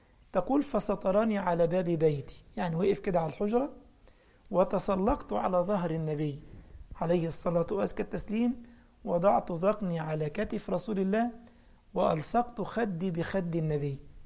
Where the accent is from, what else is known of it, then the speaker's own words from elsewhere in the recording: Egypt; عشان كده الريش دي عندنا في مصر هي دي الكباب اللي بتعمل الكباب، مش الكباب بتاعكم في ألمانيا ده